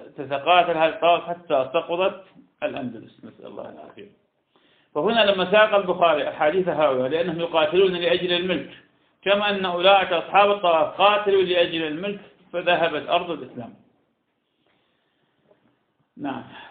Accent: Iraq; وهذا كان عندنا في العراق كثيرا جدا لكنه زال بالمدينتنا منذ سنين

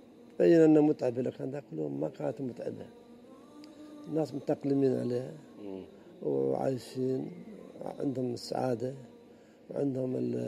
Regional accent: United Arab Emirates; في عندنا أسامي كثيرة في عندنا في الإمارات

